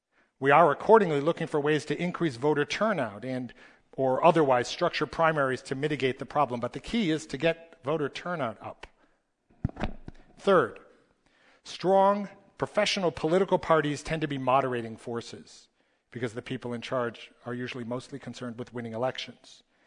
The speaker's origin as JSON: {"language": "English", "town": "Chicago", "region": "Illinois", "country": "United States", "said": "I'm from Chicago, and I might root for the Cubs."}